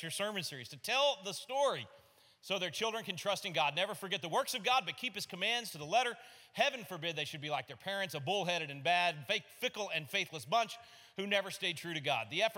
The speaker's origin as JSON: {"language": "English", "town": "Austin", "region": "Texas", "country": "United States", "said": "This might make you nervous since I'm from Austin, Texas"}